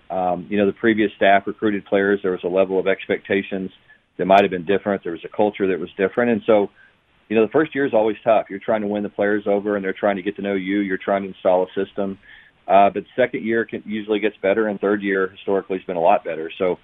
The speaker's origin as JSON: {"language": "English", "region": "Texas", "country": "United States", "tie": "born or raised there", "said": "There's a lot of small towns in Texas, and I grew up out in West Texas."}